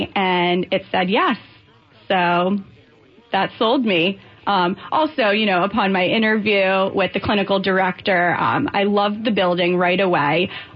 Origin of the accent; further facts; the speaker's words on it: Boca Raton, Florida, United States; So I'm 27 years old, and I grew up in Boca Raton, Florida.